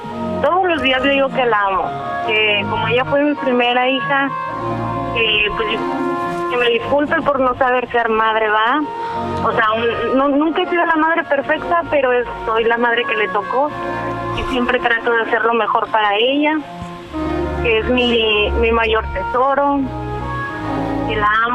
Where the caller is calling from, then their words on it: Tampico, Tamaulipas, Mexico; De Tampico.